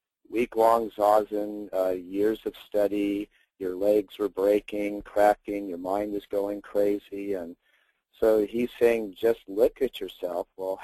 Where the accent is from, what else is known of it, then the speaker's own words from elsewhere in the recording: California, United States; I'm 54 years old, and I'm from the San Francisco Bay Area.